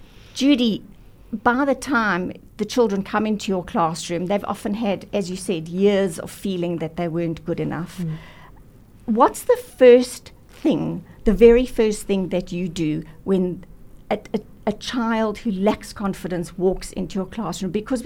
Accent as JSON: {"language": "English", "town": "Vereeniging", "region": "Gauteng", "country": "South Africa", "said": "Now, I come from Vereeniging, and I went to King David for Standard 9, what was Standard 9 in matric, and it was a culture shock for me."}